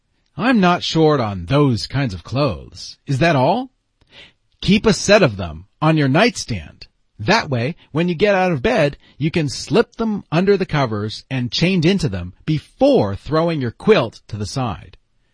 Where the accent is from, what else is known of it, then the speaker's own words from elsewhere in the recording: Vermont, United States; Well, you're looking at someone who has many years of experience keeping warm. I grew up in Vermont.